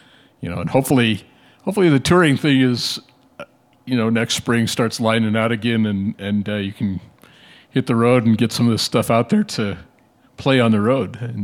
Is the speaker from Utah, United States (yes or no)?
no; Bozeman, Montana, United States; I shouldn't have minded that, because I'm from Bozeman